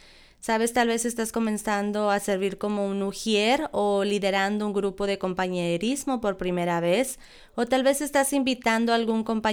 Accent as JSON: {"language": "Spanish", "region": "England", "country": "United Kingdom", "accent": "English", "second_language": "Spanish", "said": "Probablemente no puedes percibirlo porque yo tengo un acento inglés, así que suena mucho más inteligente de lo que realmente soy"}